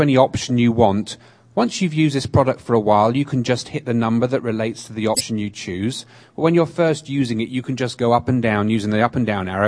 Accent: England, United Kingdom; moved away as an adult; now in United States; As you can tell from my accent, I am from England originally. I came here in 2001. I manage and own a assistive technology company here in Northern California.

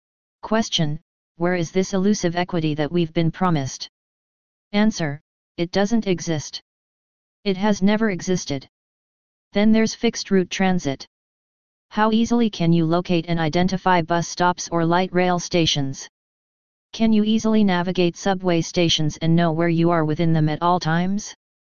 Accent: Hayward, California, United States; I grew up in Hayward, where I learned my O&M skills in middle and high school.

